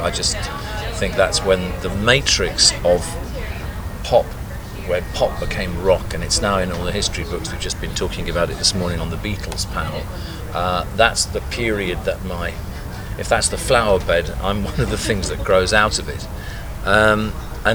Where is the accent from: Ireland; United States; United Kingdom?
United Kingdom; London; born there; I'd be described as a London-based songwriter. You know? So I was born there in Paddington.